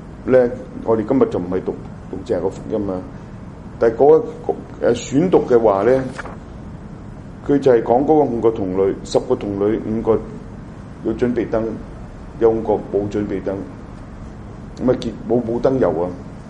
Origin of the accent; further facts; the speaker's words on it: China; 其實好等同我哋中國人嘅傳統啊。